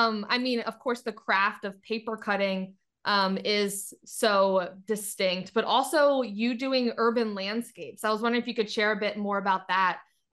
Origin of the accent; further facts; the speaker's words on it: Timonium, Maryland, United States; I grew up in Timonium. So suburbs right outside of Baltimore.